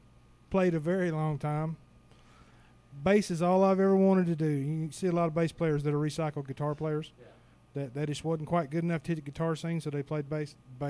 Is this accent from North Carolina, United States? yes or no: yes; North Carolina, United States; now in Arizona, United States; North Carolina.